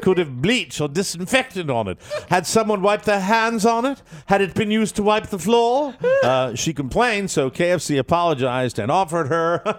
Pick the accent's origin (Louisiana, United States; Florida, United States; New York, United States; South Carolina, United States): Florida, United States; Oh, God. My home state. Yes, my home state. The Miss Florida pageant crowned the wrong winner last Saturday.